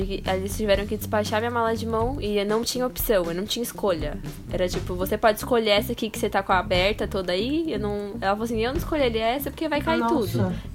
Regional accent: São Paulo, Brazil; Não, a gente é de São Paulo, né?

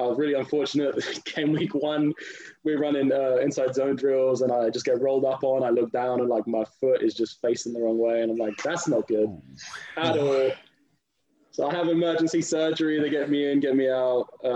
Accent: Milton Keynes, South East England, United Kingdom; also born or lived in Essex; So I'm from the UK. I'm from Milton Keynes, nice area in the middle of the country. Spent a lot of time in Essex also.

